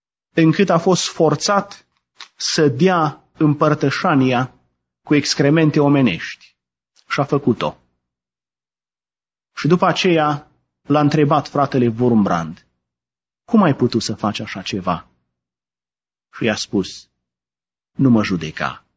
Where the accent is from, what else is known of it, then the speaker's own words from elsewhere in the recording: Romania; Am crescut, marea majoritate dintre noi, am crescut în România.